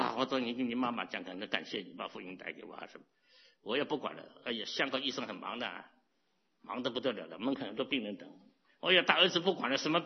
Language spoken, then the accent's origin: Chinese; China; now in United States; 今天我们中国人怎么跑到美国来，当然各有不同的原因，不过不管你来美国也好，你回中国也好